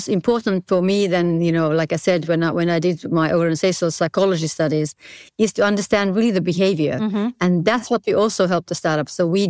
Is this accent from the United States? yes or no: no; Finland; Well, I come from Finland. We don't have this problem. They just don't talk.